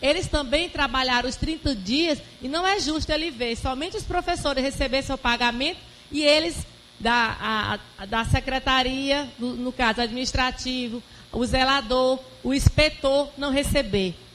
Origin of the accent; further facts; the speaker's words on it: São João dos Patos, Maranhão, Brazil; já presenciei 2 carnavais lá em São João dos Patos, minha terra.